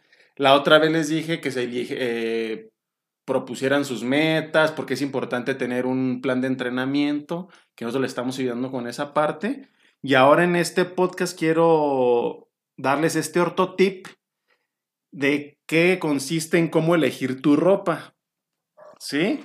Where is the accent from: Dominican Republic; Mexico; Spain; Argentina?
Mexico; Y como un acento americano, un acento canadiense, un acento inglés, pero pues, somos mexicanos.